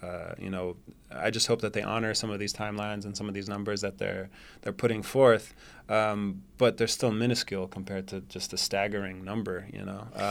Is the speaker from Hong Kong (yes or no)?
no; Syria; When I was growing up, I'd tell somebody I was from Syria